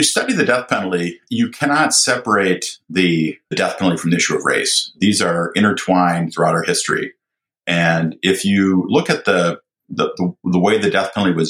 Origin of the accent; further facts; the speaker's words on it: Mankato, Minnesota, United States; And so in the United States, I grew up actually in Mankato, Minnesota, which was the site of the largest mass hanging.